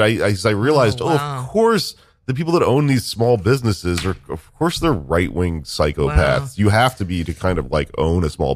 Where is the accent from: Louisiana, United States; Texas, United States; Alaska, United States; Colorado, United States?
Texas, United States; now in New York, United States; I came to New York, right? Because I'm a weirdo from Texas.